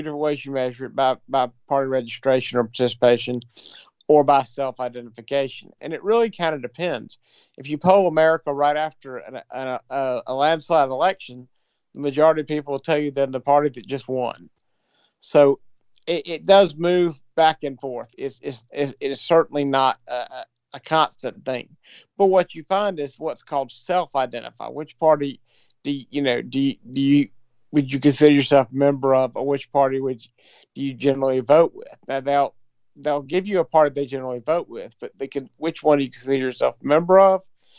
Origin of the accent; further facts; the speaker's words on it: South Carolina, United States; also born or lived in Georgia; I was born in Georgia, but grew up in South Carolina. All my politics from my early years were all in South Carolina.